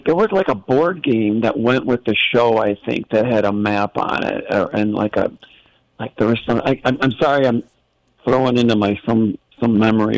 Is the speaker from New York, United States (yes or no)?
yes; Buffalo, New York, United States; now in Beloit, United States; from Beloit grew up in Buffalo, Niagara Falls area. I grew up on Genesee beer, you know.